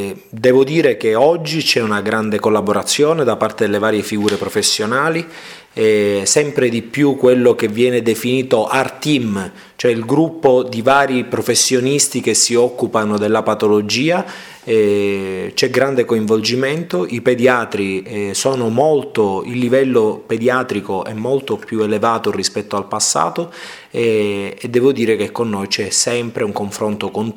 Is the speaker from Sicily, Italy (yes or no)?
yes; Palermo, Sicily, Italy; now in Milan, Italy; Vi ricordo che io sono palermitano